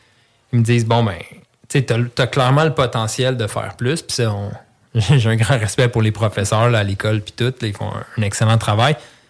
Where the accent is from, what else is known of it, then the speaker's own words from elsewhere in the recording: Candiac, Quebec, Canada; Oui, j'habite à Brossard en ce moment. J'ai grandi à Candiac. Fait que, un vrai gars de la rive sud, là.